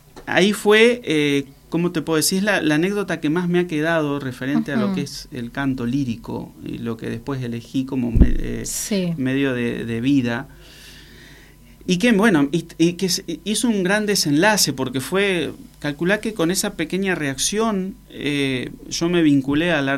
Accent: La Pampa, Argentina; Estudié piano, me recibí, yo soy de La Pampa, soy pampiano. Yo vivía en el campo

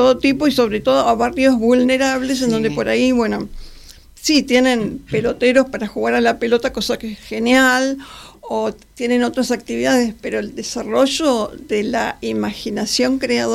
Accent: Buenos Aires, Argentina; born there; Yo nací acá en Buenos Aires

